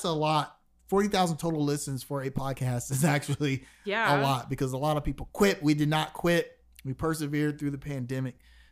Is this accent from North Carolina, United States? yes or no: yes; North Carolina, United States; Because we're from North Carolina.